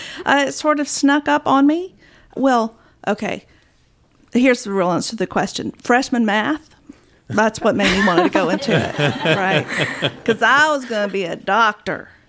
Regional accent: South Carolina, United States; You probably wouldn't be surprised at the number of little girls growing up in South Carolina who said, I want to be a pastor. And somebody would say, oh, you mean a pastor's wife? Yeah. So that's the generation that I grew up in.

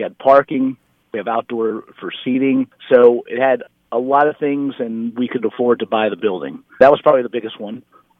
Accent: Scranton, Pennsylvania, United States; And, you know, I grew up in Scranton, and I used to drive down to the valley to go to Shangy's to buy beer.

